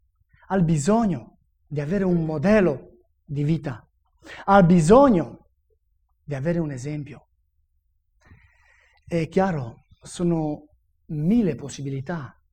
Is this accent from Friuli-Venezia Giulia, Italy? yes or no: yes; Friuli-Venezia Giulia, Italy; accent: Friulian; scusate comunque per il mio accento un po' friulano, così.